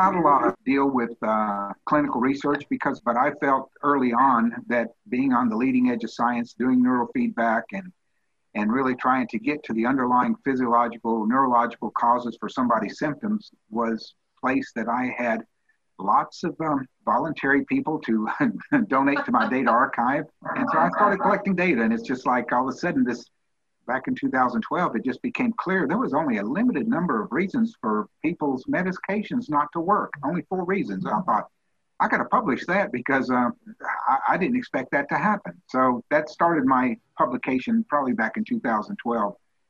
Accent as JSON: {"language": "English", "town": "Memphis", "region": "Tennessee", "country": "United States", "tie": "born or raised there", "said": "As a young guy growing up in Memphis, Tennessee, football was big, and so I was heavy into playing football."}